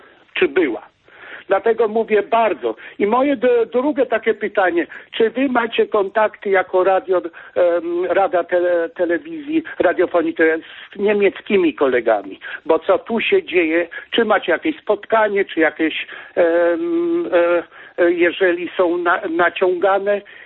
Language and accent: Polish; Kościerzyna, Pomeranian Voivodeship, Poland; now in Germany; Jestem z Kościerzyny, z Polski, już ponad grubo 30 lat w Niemczech